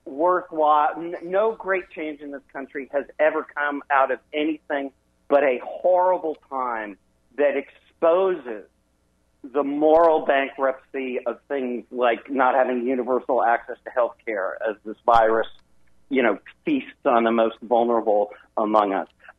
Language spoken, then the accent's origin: English; Wisconsin, United States; I mean, I'm from Wisconsin.